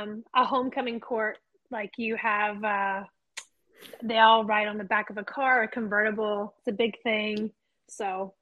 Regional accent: the South, United States; I mean, I'm from the South, so I don't even really know like if Jack Frost means cold is coming or cold is leaving.

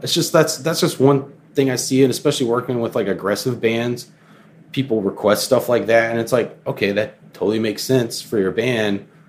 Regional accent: Florida, United States; me growing up in Florida, I just always hated like the trucks going by with like the rebel flags and mudding and all that.

